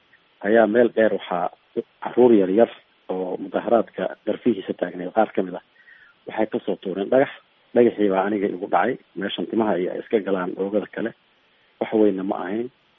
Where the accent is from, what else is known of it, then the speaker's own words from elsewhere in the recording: Garbaharey, Gedo, Somalia; born there; anigu Garbaharey baan ku dhashay oo ka imid